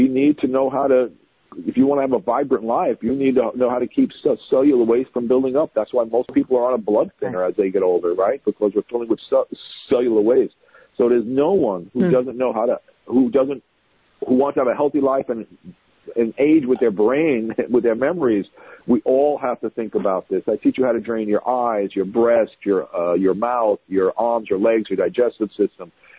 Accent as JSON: {"language": "English", "town": "Brooklyn", "region": "New York", "country": "United States", "said": "That is basically, and I'm from Brooklyn, New York."}